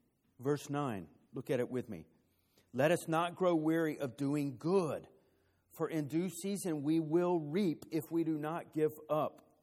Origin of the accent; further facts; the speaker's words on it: Florida, United States; Some of you know that I grew up down in Central Florida. We live way back at the end of a subdivision on a street called Mulberry Drive.